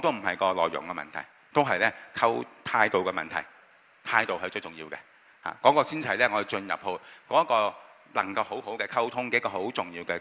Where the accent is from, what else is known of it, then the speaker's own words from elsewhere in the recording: Hong Kong; 尤其作為香港人